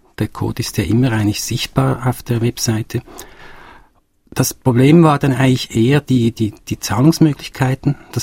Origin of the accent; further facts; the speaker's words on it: Switzerland; weil wir ja selber auch Schweizer Filme machen, als Schweizer Filmemacher.